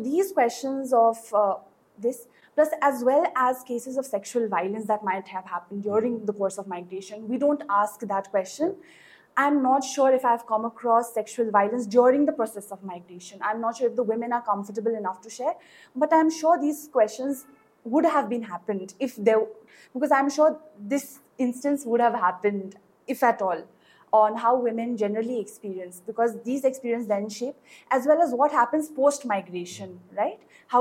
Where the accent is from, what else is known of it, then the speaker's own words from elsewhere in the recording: India; I grew up, I was born and raised in India